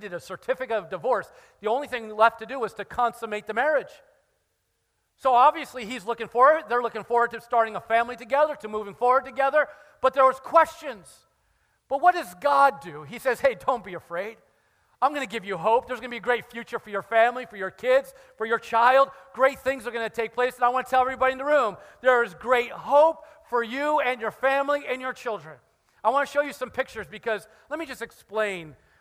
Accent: Newark, New Jersey, United States; now in Marlton, United States; I came from Newark. People are people everywhere, and good people are good people. That's what I say. But it's different. Newark and Marlton's different.

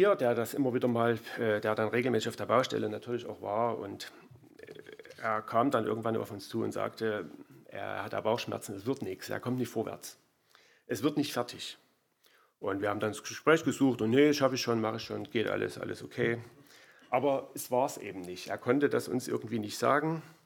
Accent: Limbach, Germany; also born or lived in Baden-Württemberg; Also ich stamme ja hier aus der Ecke, ich komme aus Limbach, so wie der Carly. Und ich bin zusammen mit Daniela 1993 damals aus beruflichen Gründen ja nach Baden-Württemberg gegangen.

